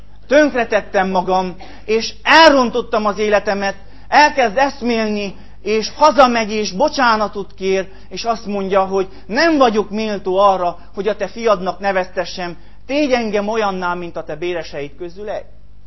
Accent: Barót, Covasna, Romania; az életem első 6 évét itt töltöttem, utána aztán elkerültünk Barótra

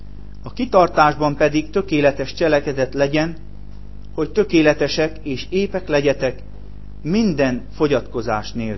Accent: Barót, Covasna, Romania; az életem első 6 évét itt töltöttem, utána aztán elkerültünk Barótra

